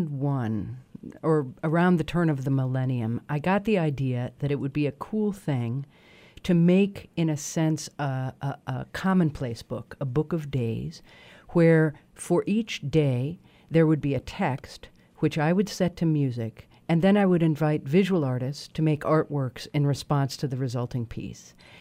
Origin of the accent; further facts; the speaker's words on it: Los Angeles, California, United States; also born or lived in Michigan; now in New York, United States; I'm definitely a coastal person, I grew up in Los Angeles, I live in New York, I mean, I was born in Michigan, but I am a very deracinated Midwesterner.